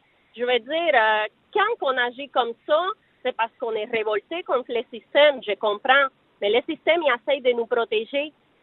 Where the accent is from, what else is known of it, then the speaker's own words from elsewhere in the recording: Cuba; moi, je viens d'un pays communiste. Moi, je viens de Cuba.